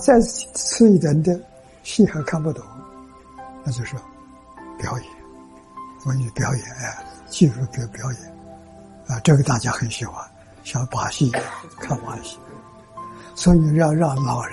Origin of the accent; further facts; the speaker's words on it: China; 你要乐一生，我们中国人。